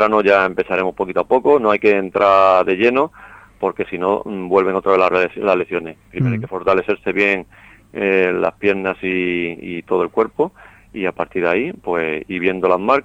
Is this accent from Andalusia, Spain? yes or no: yes; Almería, Andalusia, Spain; todos somos almerienses menú un granaino, y vamos a conseguir muchos éxitos y llevar el nombre de Almería para adelante.